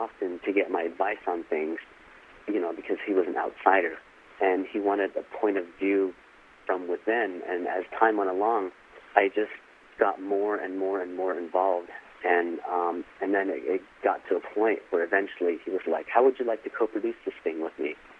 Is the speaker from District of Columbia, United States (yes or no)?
no; Tuba City, Arizona, United States; I took a summer internship position at the KGHR, a small 100-watt radio station in my hometown of Tuba City.